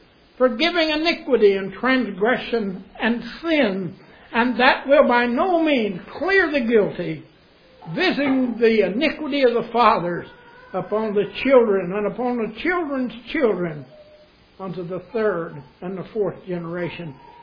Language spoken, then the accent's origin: English; Arkansas, United States; now in Alaska, United States; We don't see that much here in Alaska. Back where I grew up in Arkansas, you'd see the lightning flash